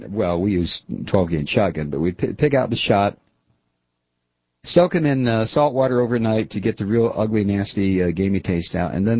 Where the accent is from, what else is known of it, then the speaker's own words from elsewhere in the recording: Ohio, United States; I was brought up in Ohio, and I've done a lot of small game hunting.